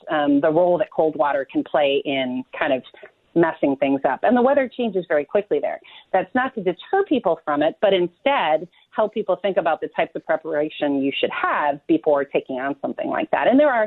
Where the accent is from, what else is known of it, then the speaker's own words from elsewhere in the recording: Milwaukee, Wisconsin, United States; I grew up in the Milwaukee area, and we have a very dedicated surfer community also in Milwaukee.